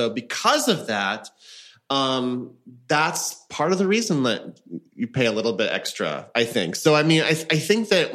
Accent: Missouri, United States; now in New York, United States; No, I'm from the Ozarks. I was born in Missouri.

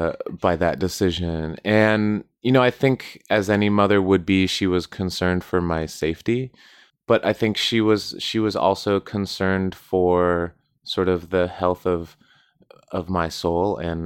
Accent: Southwest, United States; I grew up in the Southwest United States, close to the border.

